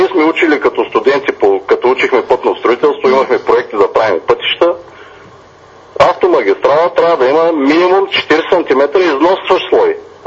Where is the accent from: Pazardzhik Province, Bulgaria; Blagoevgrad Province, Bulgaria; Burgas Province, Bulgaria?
Burgas Province, Bulgaria; Nesebar; От Несебър.